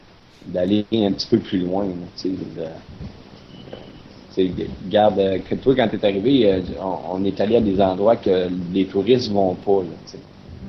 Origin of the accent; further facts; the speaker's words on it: Quebec, Canada; Juste quelqu'un qui venait d'Europe, moi, je viens du Québec.